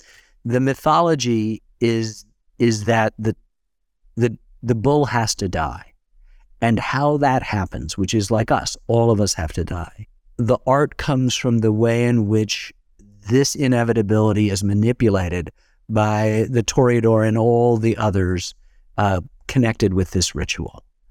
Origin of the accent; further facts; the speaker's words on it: Ann Arbor, Michigan, United States; I mean, I remember growing up in Ann Arbor